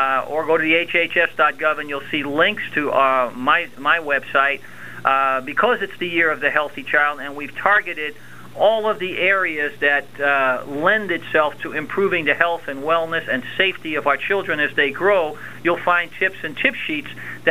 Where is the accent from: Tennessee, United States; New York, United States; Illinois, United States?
New York, United States; New York City; I grew up there, right in New York City, born and raised in Harlem and Washington Heights.